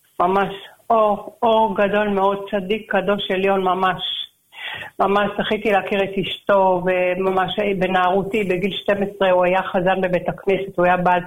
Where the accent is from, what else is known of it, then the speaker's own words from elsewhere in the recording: Bnei Brak, Tel Aviv District, Israel; אני גדלתי בפרדס קץ.